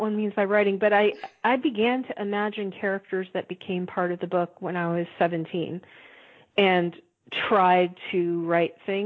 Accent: Midwest, United States; When I was growing up in the Midwest, I only knew of one.

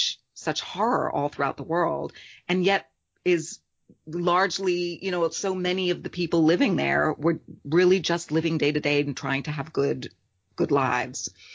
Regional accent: New York, United States; also born or lived in London; I grew up in New York and then in London. But I often thought about what it meant to be German. You know, I identified as a German, and my parents sound very German. They have strong German accents and I speak fluent German.

